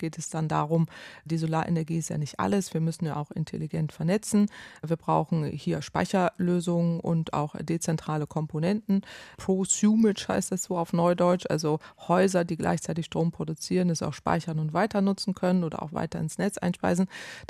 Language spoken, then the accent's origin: German; Northwest Germany, Germany; Aber ich komme jetzt aus dem Nordwesten Deutschlands. Da ist es ganz normal, dass jede Menge Windanlagen dort stehen